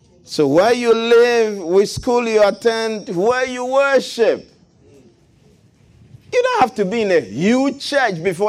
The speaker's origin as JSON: {"language": "English", "country": "Ghana", "said": "If you won't clap, I came with clapping from Ghana, so if you don't take it, I'll clap myself."}